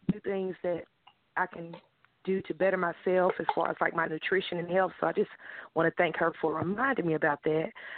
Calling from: North Carolina, United States; Tiffany, I'm sorry, I had it on mute. I'm calling from North Carolina.

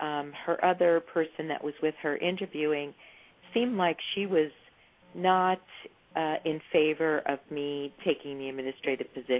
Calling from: San Clemente, California, United States; I live in the San Clemente area.

